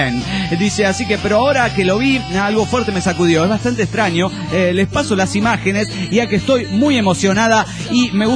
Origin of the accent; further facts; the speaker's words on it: Sinaloa, Mexico; now in Mexico City, Mexico; de Sinaloa en el DF.